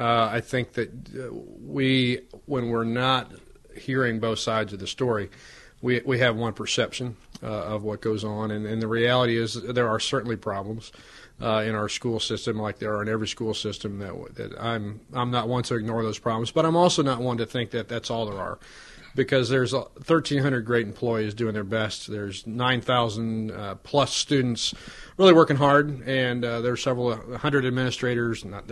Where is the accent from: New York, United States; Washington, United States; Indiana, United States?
Indiana, United States; Marion; also born or lived in Melbourne, United States; And so I ended up growing up in Marion, Indiana from age three till I went in the military in 1983.